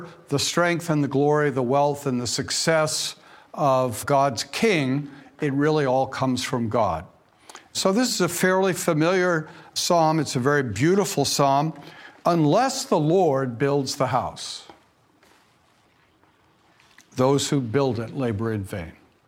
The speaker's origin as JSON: {"language": "English", "region": "California", "country": "United States", "said": "As a Californian, I know all about worrying about rain not coming."}